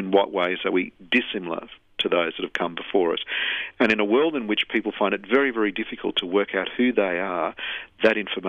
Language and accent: English; Wollongong, New South Wales, Australia; also born or lived in Sydney; I was then bundled up from the hospital where I was born in Sydney, in Stanmore, and taken to Wollongong where I was raised.